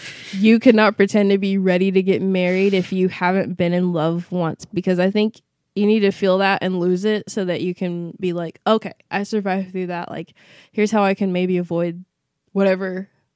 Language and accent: English; the South, United States; But I'm also from the South, too. I live in Texas.